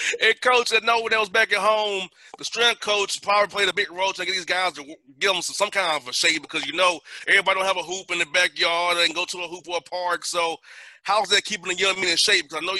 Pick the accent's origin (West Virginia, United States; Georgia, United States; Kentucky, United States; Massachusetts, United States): Georgia, United States; Atlanta; You know, I said, thank God we're from Atlanta.